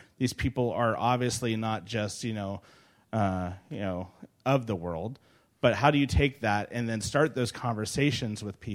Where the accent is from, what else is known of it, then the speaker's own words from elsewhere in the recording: Seattle, Washington, United States; I'm from Seattle.